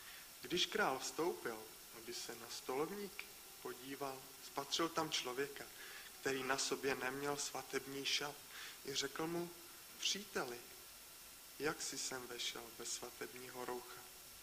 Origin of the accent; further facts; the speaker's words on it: Jílové u Děčína, Ústí nad Labem Region, Czechia; moved away as an adult; now in Prague, Czechia; narodil jsem se v Děčíně, v Jílovém u Děčína. Tam jsem i vyrůstal, ale pak na vysokou školu jsem se dostal do Prahy a tam jsem i zůstal a teď tam pracuji už 3 roky.